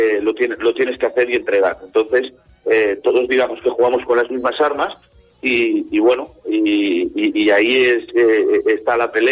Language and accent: Spanish; Levante, Spain; Porque somos de la zona de Levante y nos encanta el Mediterráneo